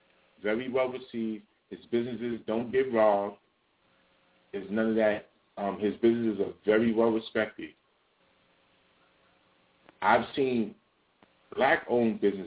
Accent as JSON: {"language": "English", "town": "New York City", "region": "New York", "country": "United States", "said": "I'm telling you, I'm from the Bronx, right? I'm from the Bronx."}